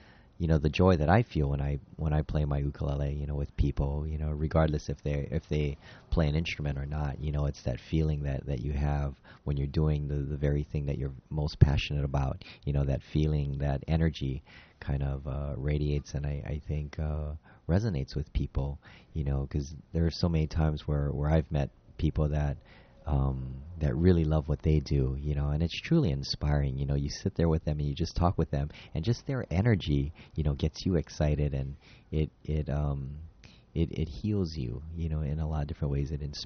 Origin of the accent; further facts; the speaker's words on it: Hawaii, United States; because especially growing up in Hawaii, just growing up on the water, and I did some surfing.